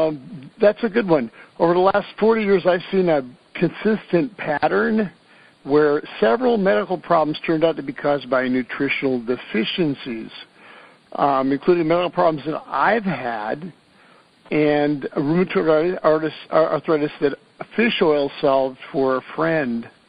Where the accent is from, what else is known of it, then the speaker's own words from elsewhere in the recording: Ireland; I'm Irish and we're supposed to eat a lot of fish genetically.